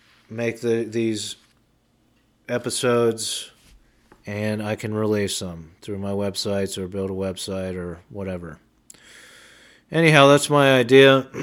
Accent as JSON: {"language": "English", "town": "Utica", "region": "New York", "country": "United States", "tie": "born or raised there", "said": "the campground I manage here in my hometown of Utica"}